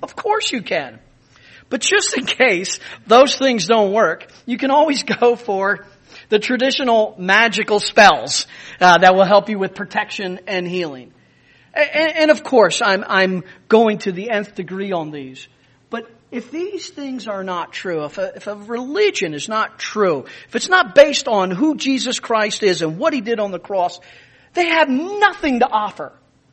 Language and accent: English; Pennsylvania, United States; there are some in the United States, in my home state of Pennsylvania